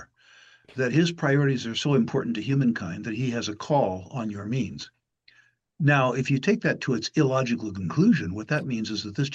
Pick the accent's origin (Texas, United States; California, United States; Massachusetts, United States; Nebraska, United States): California, United States; born there; now in Washington, United States; I was born in the People's Republic of California